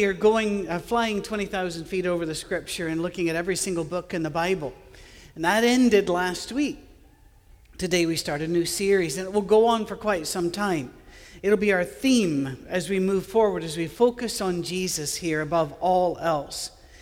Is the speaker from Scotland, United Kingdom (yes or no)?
yes; Scotland, United Kingdom; I'm a Scottish guy with an Irish first name, and people will look at it and say, how did that happen?